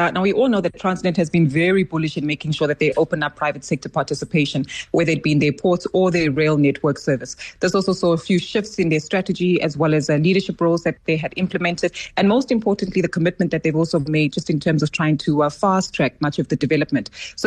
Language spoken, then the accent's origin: English; South Africa; this is also evidenced in their numbers that we as South African consumers typically have been prioritizing private label goods